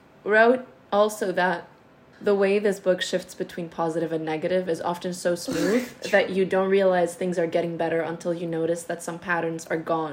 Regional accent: Greece; English is a second language; growing up in Greece, I am very familiar with Greek mythology.

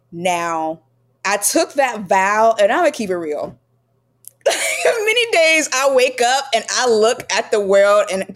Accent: South Carolina, United States; I think the same thing that drew my ancestors to it. I'm from South Carolina

